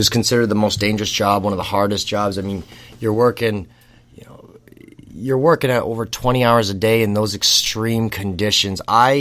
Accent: West Springfield, Massachusetts, United States; now in Alaska, United States; West Springfield, Mass.

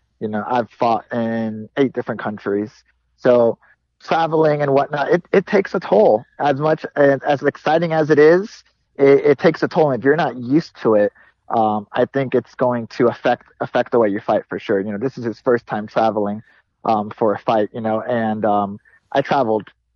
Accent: Fort Lauderdale, Florida, United States; my hometown. You know, I grew up down here, and I live down here now currently.

